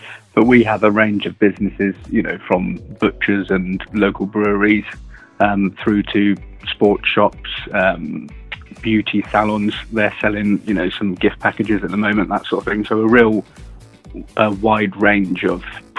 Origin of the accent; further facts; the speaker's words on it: Wallingford, South East England, United Kingdom; we live in Wallingford. We grew up in Wallingford, went to Wallingford School